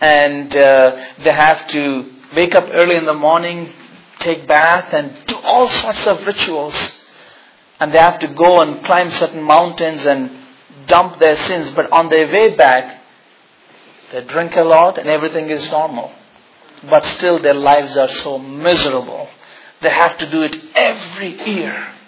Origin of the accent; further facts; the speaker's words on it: India; English is a second language; I come from India, where Hinduism is a majority of people are Hindus.